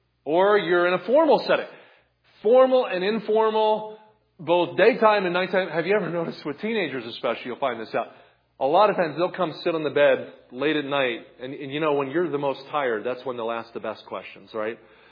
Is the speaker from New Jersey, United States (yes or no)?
yes; New Jersey, United States; We grew up in New Jersey, and anytime it would snow, we would go out and take a walk, and the town was shut down.